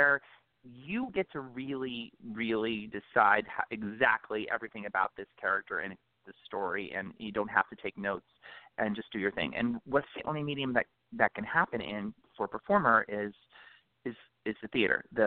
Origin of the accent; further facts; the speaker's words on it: Ohio, United States; now in Los Angeles, United States; And I'm from Ohio originally, but I've been in Los Angeles.